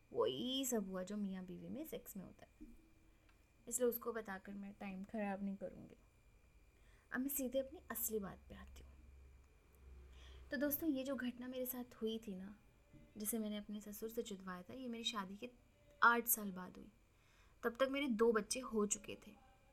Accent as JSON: {"language": "Hindi", "town": "Jodhpur", "region": "Rajasthan", "country": "India", "said": "और मैं जोधपुर राजस्थान की रहने वाली हूँ।"}